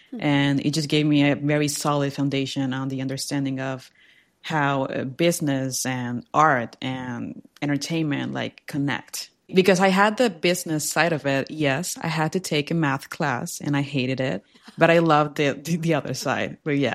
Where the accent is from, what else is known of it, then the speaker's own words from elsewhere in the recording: Merida, Yucatán, Mexico; opened its campus here in my hometown, Merida.